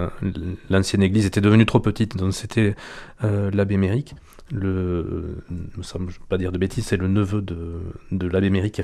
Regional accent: Occitanie, France; Moi, je suis originaire du Gers

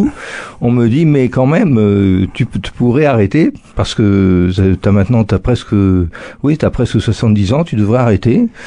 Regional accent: Toulouse, Occitanie, France; Je suis toulousain. J'ai fait mes études à Toulouse.

